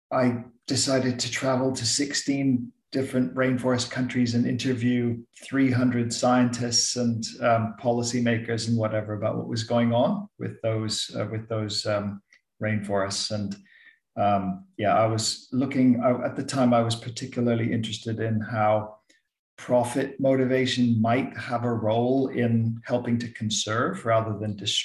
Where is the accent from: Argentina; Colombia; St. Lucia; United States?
St. Lucia; also born or lived in Costa Rica; I think it was influenced by growing up in St. Lucia and Costa Rica.